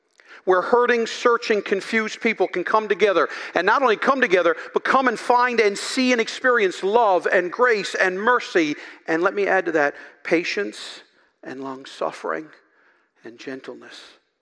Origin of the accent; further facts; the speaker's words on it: Newfoundland and Labrador, Canada; Pardon my cynicism, I'm from Newfoundland